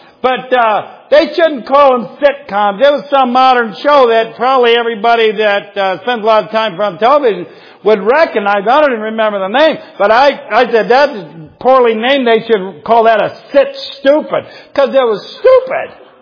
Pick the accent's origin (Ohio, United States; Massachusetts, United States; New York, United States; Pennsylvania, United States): Ohio, United States; I'm from Ohio. They use salt.